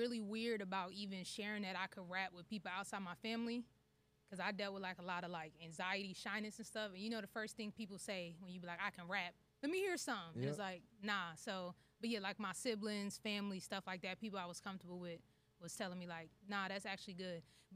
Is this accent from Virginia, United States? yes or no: yes; Fredericksburg, Virginia, United States; also born or lived in New York / North Carolina; So, like, I was born in New York, but when I was, like, 4, I moved to Virginia, then from Virginia to North Carolina.